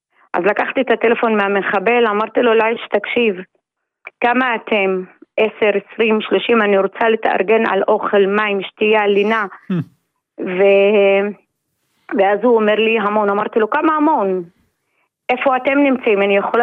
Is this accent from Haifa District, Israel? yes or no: yes; Isfiya, Haifa District, Israel; אני מאוסופיה, מהכרמל.